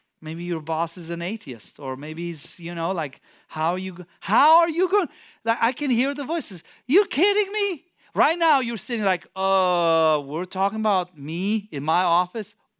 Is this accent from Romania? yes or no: yes; Romania; English is a second language; I come from Romania. They would call me in the office. They would ask me, did you go to church?